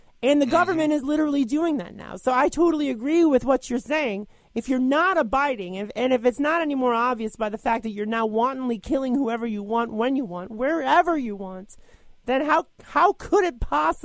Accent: Midwest, United States; Now, I'm a Midwesterner, or typically we're concerned with called flyover country, but we are very lush. We are, you know, the breadbasket of this country.

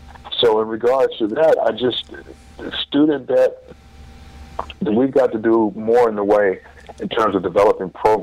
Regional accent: Chesapeake, Virginia, United States; I grew up down in Chesapeake, Virginia, down in the Tidewater area.

